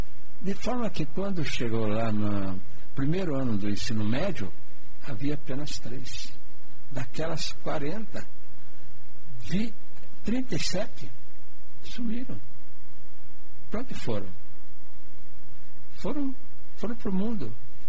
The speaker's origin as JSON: {"language": "Portuguese", "country": "Brazil", "said": "E eu disse para ele, escuta, eu sou do Brasil, observei uma diferença entre"}